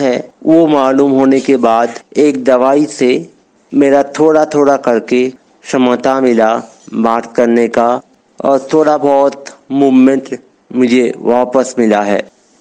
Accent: Kolkata, West Bengal, India; now in Bangalore, India; मैं कलकत्ता से बेंगलोर शिफ्ट हुआ हूँ

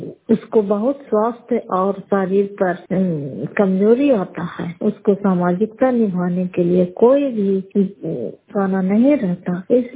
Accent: Fatehpur, Bihar, India; मैं फतेहपुर पंचायत मकौटक जिला नालंदा कराय पसवा ब्लॉक की निवासी हूँ

